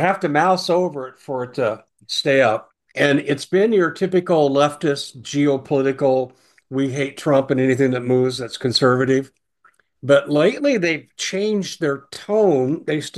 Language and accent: English; Arizona, United States; They know I'm from Arizona.